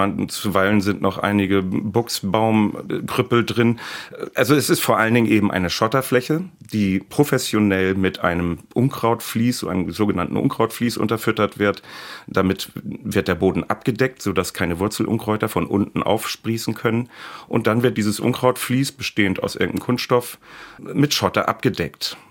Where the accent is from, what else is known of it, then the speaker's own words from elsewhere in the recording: Schleswig-Holstein, Germany; in meinem Heimatdorf in Schleswig-Holstein